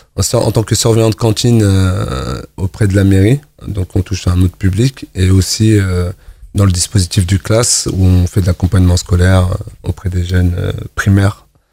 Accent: Gaillon, Normandy, France; 35 ans, je suis originaire de Gaillon.

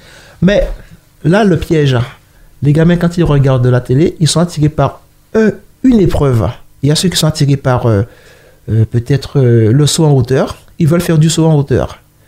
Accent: Guadeloupe, France; Et puis, tout petit, chez moi, parce que je suis originaire de la Guadeloupe, et on aimait courir.

